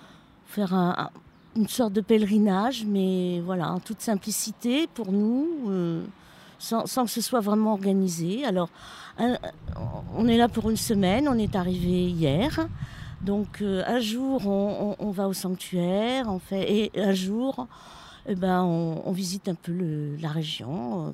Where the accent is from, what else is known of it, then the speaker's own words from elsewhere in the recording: France; Je suis française. J'habite dans un village en Bourgogne. Je ne sais pas si vous connaissez, avec mon mari.